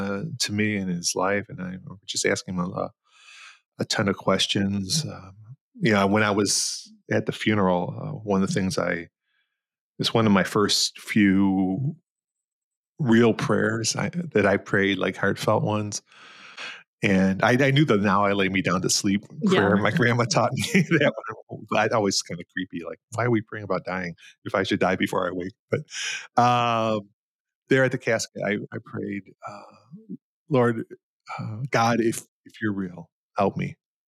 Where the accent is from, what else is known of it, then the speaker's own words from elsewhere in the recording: Detroit, Michigan, United States; I grew up in Southwest Detroit, city boy, born and raised in Southwest Detroit.